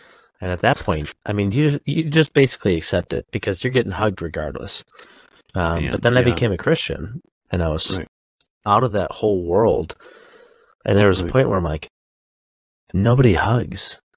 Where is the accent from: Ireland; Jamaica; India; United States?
Ireland; I can say that as an Irish guy.